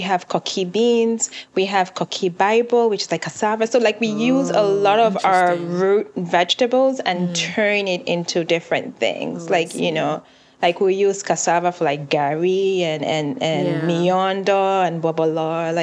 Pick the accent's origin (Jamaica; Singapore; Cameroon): Cameroon; also born or lived in Kenya; now in United States; I was born and raised in Cameroon, but then I went to boarding school in Kenya for like 3 years before coming to the US